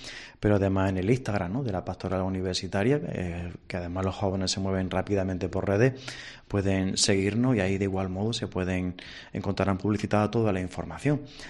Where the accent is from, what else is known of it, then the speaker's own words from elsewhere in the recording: Jaén, Andalusia, Spain; para quienes somos de Jaén tiene un significado muy especial, ya que nuestra catedral se levanta como un gran relicario del Santo Rostro, ¿no? La tierra de Jaén es la tierra del rostro del Señor